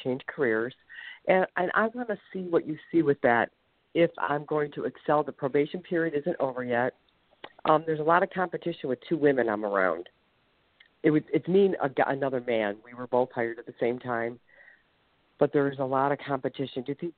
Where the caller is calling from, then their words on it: Ohio, United States; I'm calling from Ohio.